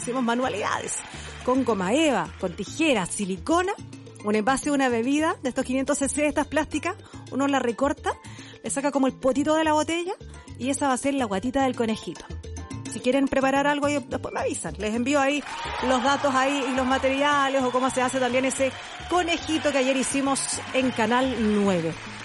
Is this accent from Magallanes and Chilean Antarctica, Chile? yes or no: no; Tomé, Biobío, Chile; Y yo soy de Tomé, del Cerro del Santo.